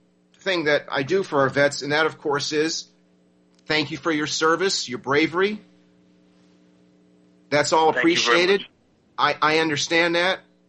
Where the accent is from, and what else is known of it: United States